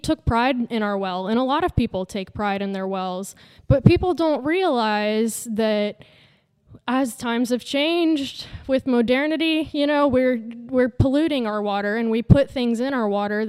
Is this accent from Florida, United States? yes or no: yes; Suwannee County, Florida, United States; So I'm from Suwannee County, and so I came to the Folk Fest as a kid.